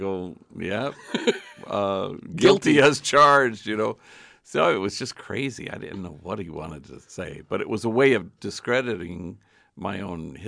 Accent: California, United States; Well, I grew up in the Wilshire area. I have five sisters and two brothers and lived over, in St. Brendan's Parish, if that means anything to anybody.

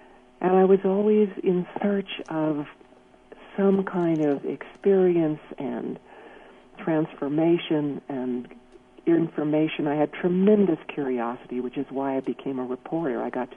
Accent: Los Angeles, California, United States; I was raised in Los Angeles in a Reform Jewish temple that was so stifling to me.

